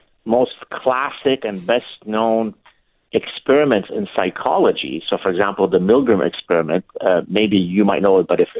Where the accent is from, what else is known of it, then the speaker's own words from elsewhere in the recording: Lebanon; moved away; 98% of people polled in my home country of Lebanon hate the Jews. What a surprise that we had to leave Lebanon in 1975.